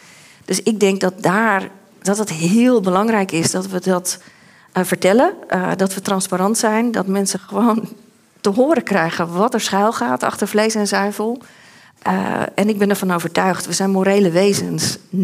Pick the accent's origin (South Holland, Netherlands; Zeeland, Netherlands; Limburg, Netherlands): South Holland, Netherlands; Katwijk; Ja, ik groeide op in Katwijk. Dus dat was niet een dierenrechte bolwerk of zo. Het is gewoon een vissersdorp van oorsprong.